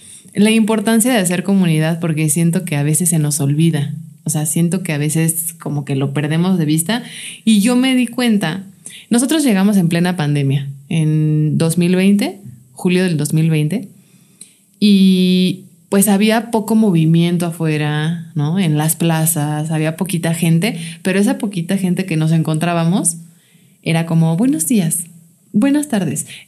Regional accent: Mexico City, Mexico; now in Cibata, Mexico; soy tu vecina de aquí de Cibata. Soy de Ciudad de México y ya llevo casi 3 años viviendo aquí en Cibata.

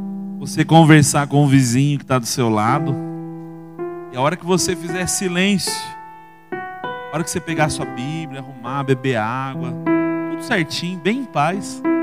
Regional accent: Itapetininga, São Paulo, Brazil; Nós somos da cidade de Itapetininga, diocese de Itapetininga.

